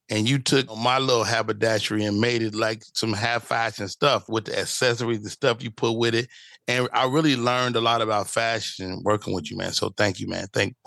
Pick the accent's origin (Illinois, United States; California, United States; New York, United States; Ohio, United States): Illinois, United States; Chicago; growing up in Chicago, you really would be like, hey, man, stop playing.